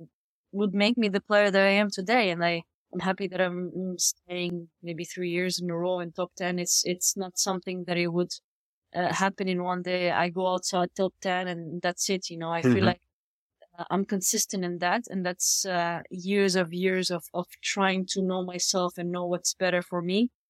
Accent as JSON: {"language": "English", "town": "Sousse", "region": "Sousse Governorate", "country": "Tunisia", "second_language": "English", "said": "to do some convincing to my parents to me go to Tunis, to the capital, because I wasn't from there. I'm from Sousse, that it's like 2 hours driving from there."}